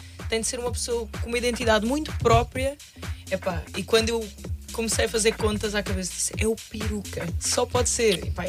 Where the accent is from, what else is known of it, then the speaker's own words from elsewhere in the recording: Madeira, Portugal; Eu sou madeirense.